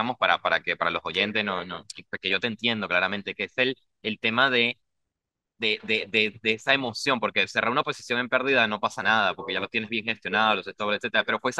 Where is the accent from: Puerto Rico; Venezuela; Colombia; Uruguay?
Venezuela; Yo soy venezolano, ¿vale? Como ya lo habrán notado por mi acento.